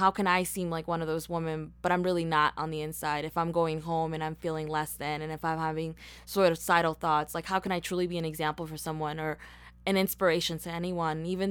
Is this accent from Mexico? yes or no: yes; Mexico; They know that I'm from Mexico, but they don't know the reality of, like, what I've had